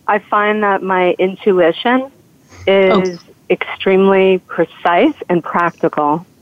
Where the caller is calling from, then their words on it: Brooklyn, New York, United States; Hi, I'm calling in from Brooklyn.